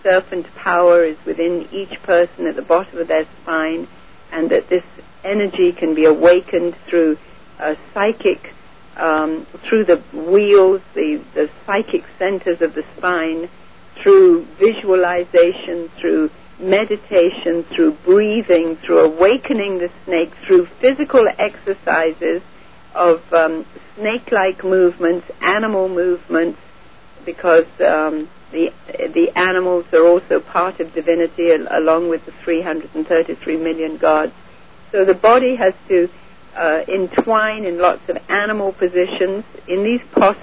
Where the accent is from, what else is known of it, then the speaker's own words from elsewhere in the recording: India; I mean, I was born and raised in India